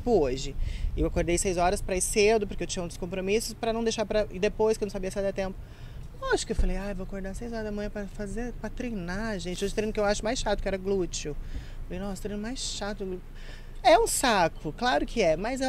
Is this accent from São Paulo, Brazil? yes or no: no; Mato Grosso do Sul, Brazil; Eu sou de Mato Grosso do Sul